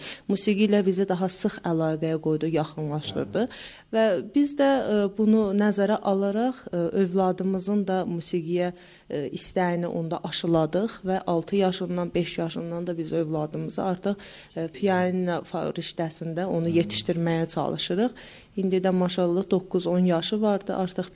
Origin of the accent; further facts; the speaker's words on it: Nakhchivan, Azerbaijan; born there; Azərbaycan Respublikasından gəlmişəm bura, Naxçıvan şəhərində doğulmuşam.